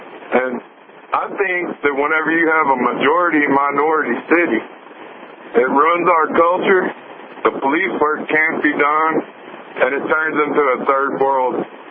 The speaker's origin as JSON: {"language": "English", "region": "Arkansas", "country": "United States", "said": "I'm from Arkansas."}